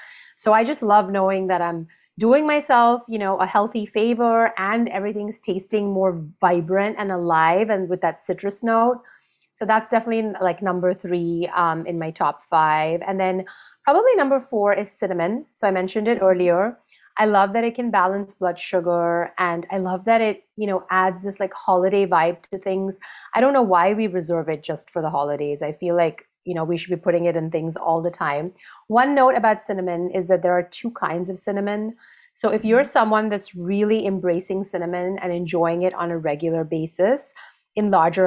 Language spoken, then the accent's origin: English; India; born or raised there